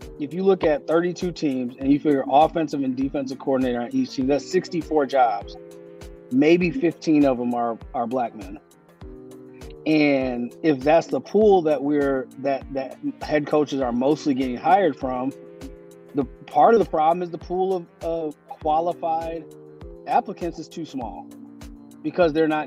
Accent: Muskegon, Michigan, United States; now in Los Angeles, United States; Yeah, so, you know, I'm born and raised in Muskegon, right there off Apple. Been in L.A. for, 13, 14 years.

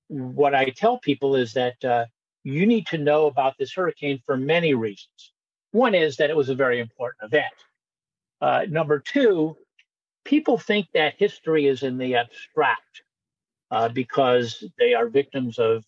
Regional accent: Miami, Florida, United States; One was I thought that growing up in Miami, I knew all about Palm Beach County.

